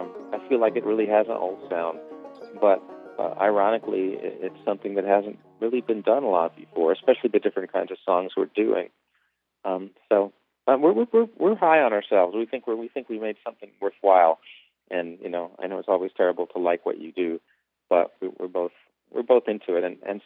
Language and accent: English; New York City, New York, United States; You know, here I am growing up in New York City, and I hear bluegrass banjo